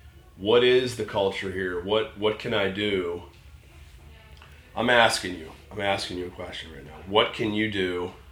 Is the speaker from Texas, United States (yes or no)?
no; Pennsylvania, United States; but I'm a Yankee, you know, I'm from Pennsylvania. Yes, I've lived her